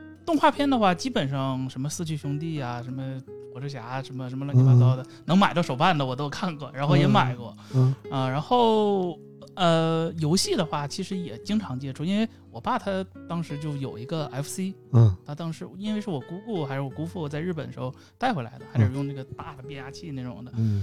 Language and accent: Chinese; Shenyang, Liaoning, China; 可能跟地区有关系，因为我是沈阳的，所以说跟北京比，可能他接触这东西天然就少。